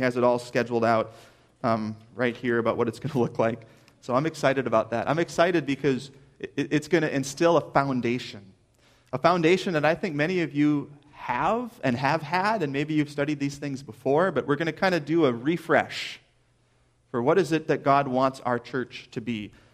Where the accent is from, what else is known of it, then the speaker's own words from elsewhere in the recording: Minnesota, United States; accent: Minnesota; you don't like my accent because I'm from Minnesota, that's fine.